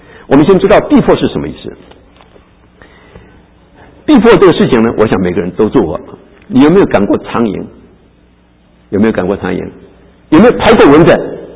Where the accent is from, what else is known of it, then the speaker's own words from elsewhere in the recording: Erlin, Changhua County, Taiwan; 我们在台湾，我们家乡是二林啊，二林在台湾有一个名字是苍蝇特别多啊